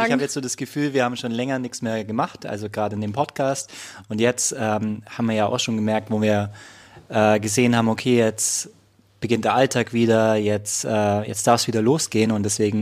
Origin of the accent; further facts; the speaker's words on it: Augsburg, Bavaria, Germany; moved away as an adult; ich habe nach 36 Jahren meinen Heimatort verlassen, Augsburg, falls es noch nicht jemand weiß.